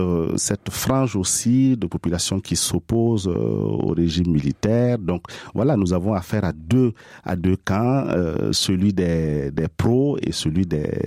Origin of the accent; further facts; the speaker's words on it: Burkina Faso; Voilà, et en tant que Burkinabé, il faut que j'y aille.